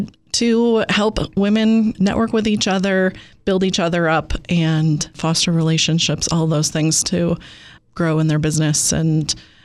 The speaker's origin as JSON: {"language": "English", "region": "New York", "country": "United States", "tie": "born or raised there", "said": "I grew up in the Finger Lakes, but I moved away. I moved to Los Angeles for a few years in the northern New Jersey."}